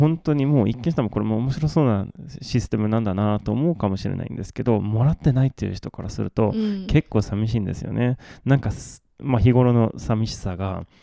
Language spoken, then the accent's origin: Japanese; Malmö, Skåne, Sweden; 私が生まれ育ったマルメにしかなかったのかもしれないですね